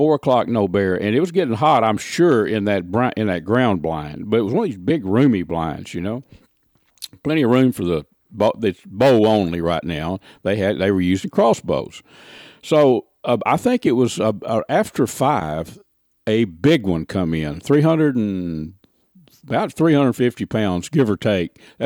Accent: Texas, United States; Did you know, I was raised in Red River County, northeast Texas.

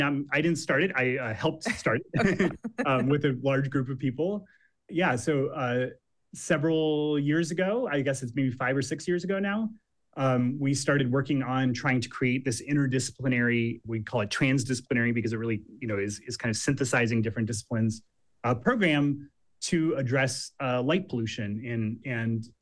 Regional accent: Lincoln, Nebraska, United States; Yeah, I grew up in Lincoln, Nebraska.

